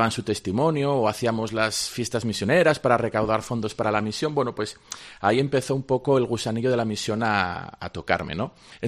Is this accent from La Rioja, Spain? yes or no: no; Mieres, Asturias, Spain; yo soy natural de Mieres, mi familia es una familia católica que a mis 3 hermanos y a mí siempre nos educó en la fe.